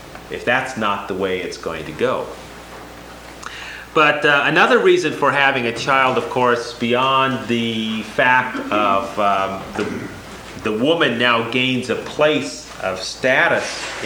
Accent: Arizona, United States; also born or lived in New Mexico; But I grew up in the Southwest, in Arizona, went to high school in New Mexico.

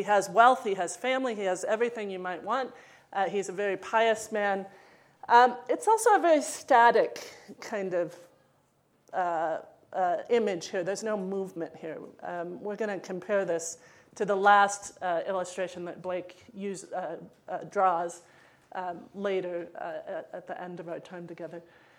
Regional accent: Missouri, United States; now in Minnesota, United States; And I'm a landlubber. Like, I grew up in Missouri. I grew up in, you know, landlocked states. I live in Minnesota now.

